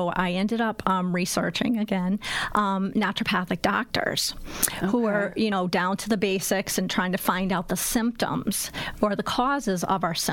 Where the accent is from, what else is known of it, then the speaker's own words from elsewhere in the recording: Maryland, United States; also born or lived in Massachusetts; I'm originally from Maryland, so believe it or not, I grew up on a farm, and my mother canned. We had our own pigs.